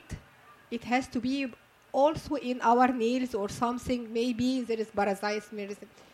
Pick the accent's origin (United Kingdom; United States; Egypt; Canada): Egypt; English is a second language; And I am from Egypt.